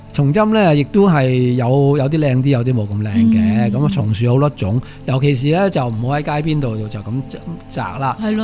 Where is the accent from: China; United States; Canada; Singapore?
China; 我哋中国人我谂食咗四千年噶啦